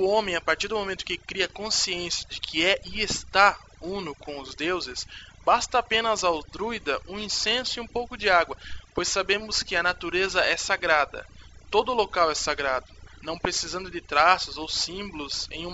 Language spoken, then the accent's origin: Portuguese; Curitiba, Paraná, Brazil; Sou de Curitiba e estudo cultura celta.